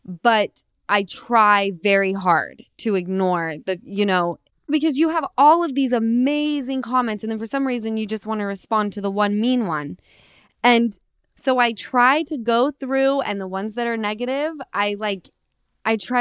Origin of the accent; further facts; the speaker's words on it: Utah, United States; now in Los Angeles, United States; I know, when you live in LA for a while, you start, like, I'm from Utah, right?